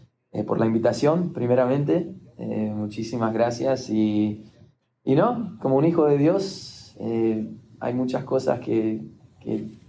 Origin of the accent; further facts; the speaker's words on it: Argentina; en mi infancia, obviamente, criándome en Argentina, me enamoré con la pelota de fútbol